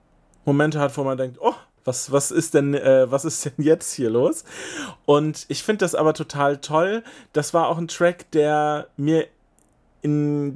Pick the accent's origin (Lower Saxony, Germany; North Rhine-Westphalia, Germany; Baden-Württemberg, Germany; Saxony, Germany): North Rhine-Westphalia, Germany; Ich komme aus NRW.